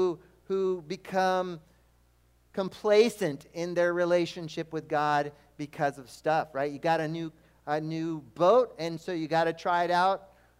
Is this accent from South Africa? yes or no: no; Brazil; now in United States; I grew up in a poor country. I grew up in Brazil. It's a third world country. And we didn't have much. And I come to America